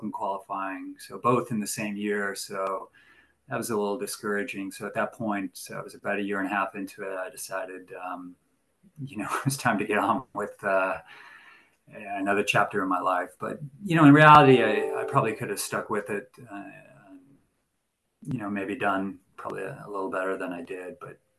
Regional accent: Sutton, Leinster, Ireland; So, growing up in Sutton, super dialed into watching the Davis Cup.

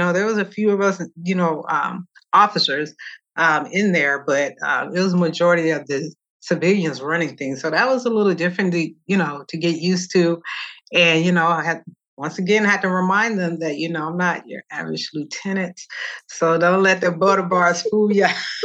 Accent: Georgia, United States; I was stationed in Alabama, and I'm originally from Georgia.

